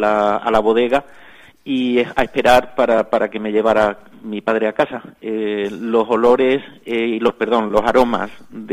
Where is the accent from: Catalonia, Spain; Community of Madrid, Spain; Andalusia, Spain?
Andalusia, Spain; born there; now in Lanzarote, Spain; Bueno, yo soy andaluz realmente de nacimiento, aunque llevo aquí en Lanzarote ya pues la mayor parte de mi vida. Pero nací en un pequeño pueblo de Huelva, en la zona del condado de Huelva, que es una zona muy, muy vitícola y muy enológica.